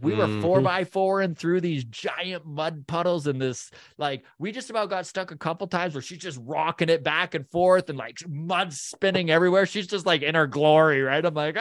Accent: Canada; did it ever make me appreciate being Canadian and the luck of the birth lottery that we win here in Canada, being born here?

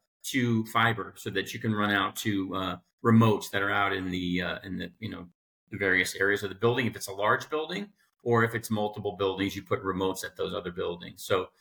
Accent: Florida, United States; growing up in South Florida

